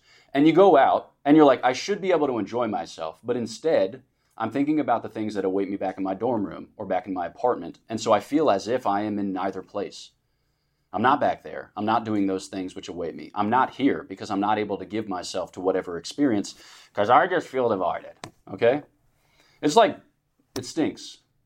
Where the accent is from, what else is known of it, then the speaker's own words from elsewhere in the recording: Pennsylvania, United States; born there; I was born just outside of Philadelphia, Pennsylvania, city of champions, city of saints.